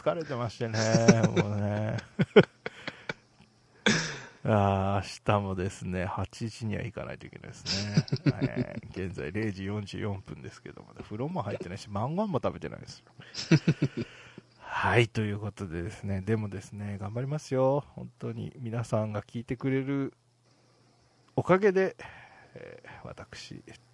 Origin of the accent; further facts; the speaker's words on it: Hiroshima, Japan; まあ僕もねやっぱり広島出身 の、 あの同郷のよしみとしてですね